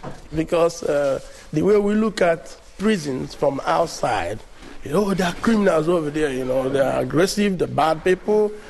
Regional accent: Nigeria; Yeah, I'm from Nigeria, West Africa.

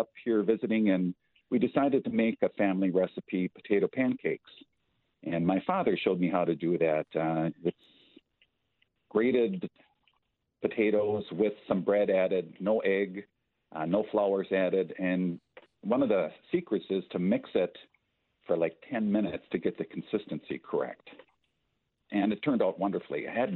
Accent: Racine, Wisconsin, United States; I grew up in Racine, a very German family.

